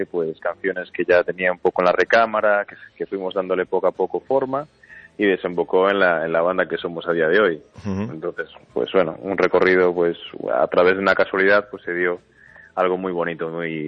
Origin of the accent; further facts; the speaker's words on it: Ferrol, Galicia, Spain; a pesar de tener nombre alemán y apellido escocés, pero soy de Ferrol de toda la vida.